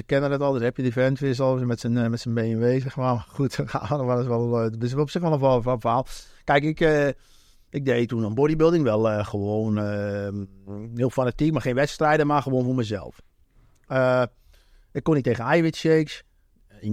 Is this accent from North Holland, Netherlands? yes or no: yes; Enkhuizen, North Holland, Netherlands; born there; Nou ja, ik ben geboren in Enkhuizen. Noord-Holland.